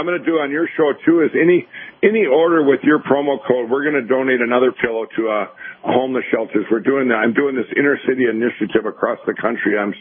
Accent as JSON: {"language": "English", "town": "Minneapolis", "region": "Minnesota", "country": "United States", "tie": "born or raised there", "said": "We're starting in my home state here, hometown of Minneapolis, Minnesota, and then we're going to Detroit."}